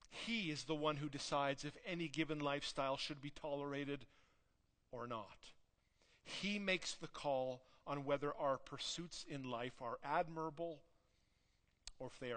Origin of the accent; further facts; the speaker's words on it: Canada; I'm pretty Canadian and don't get a lot of joy from saying things that other people disagree